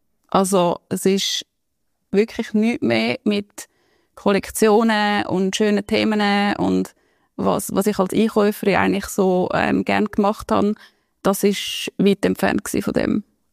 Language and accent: German; Switzerland; accent: Swiss Standard German; ich als Schweizerin komme dann irgendwie auf Berlin und die Meetings, rede so ein bisschen mit meinem Schweizer Hochdeutsch dort.